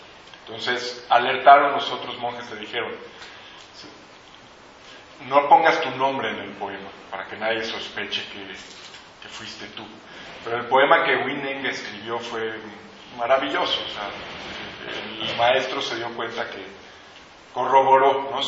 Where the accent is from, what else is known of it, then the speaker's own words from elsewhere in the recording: Mexico City, Mexico; now in Xalapa, Mexico; vengo de Jalapa y soy de la Ciudad de México, pero hace 15 años me fui a vivir para allá